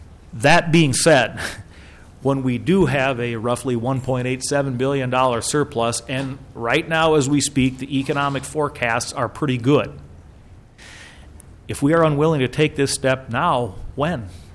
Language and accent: English; East Grand Forks, Minnesota, United States; I hail from East Grand Forks, a smaller town within the state, and those folks are hurt by this kind of thing.